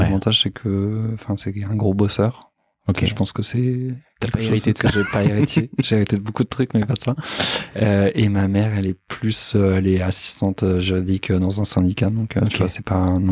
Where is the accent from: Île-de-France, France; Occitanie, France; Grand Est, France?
Île-de-France, France; Paris; moi je suis né à Paris, je suis parisien. J'ai grandi dans le quartier. Moi, j'ai grandi dans le premier arrondissement, vers entre Louvre et Châtelet.